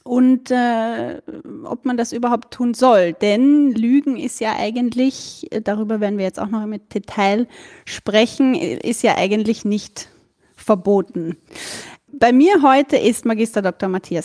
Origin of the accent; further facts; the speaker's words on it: Burgenland, Austria; Ich bin aus dem Burgenland. Und das könnte sein, dass wir im Laufe des Gesprächs immer wieder mal so in den österreichischen Dialekt abdriften.